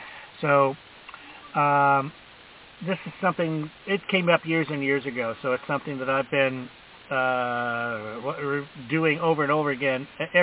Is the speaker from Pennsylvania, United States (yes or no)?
no; St. Louis, Missouri, United States; and since I'm from the St. Louis area, if I have to be part of a faction, it's not going to be the Cub faction.